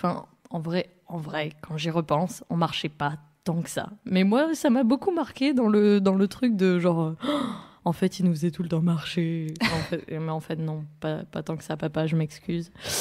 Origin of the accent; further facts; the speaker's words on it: France; born there; je suis née dans les Pyrénées, donc au sud-sud de la France, vraiment à la frontière de l'Espagne.